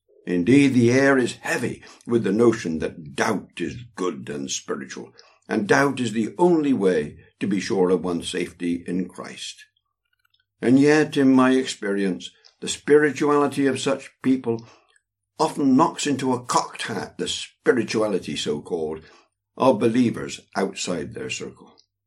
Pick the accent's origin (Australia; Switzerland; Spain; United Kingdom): United Kingdom; England; Speaking as an Englishman, centuries of Puritan teaching have penetrated me to such an extent that it is in my genes and DNA.